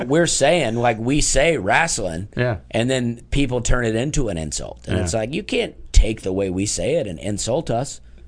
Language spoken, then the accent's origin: English; Southern US, United States; accent: Southern; now in Nashville, United States; People don't think I'm as country as I am because if I'm outside of the South, you hear my accent. But in the South, my accent is actually